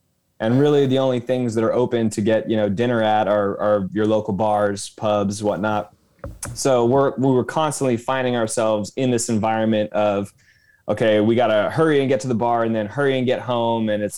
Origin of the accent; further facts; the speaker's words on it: Los Angeles, California, United States; I'm from Los Angeles, where I still live